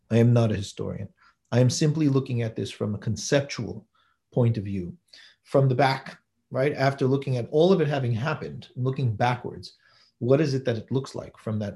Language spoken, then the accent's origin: English; Los Angeles, California, United States; I was born and raised in Los Angeles. I consider myself very much a Western person, right?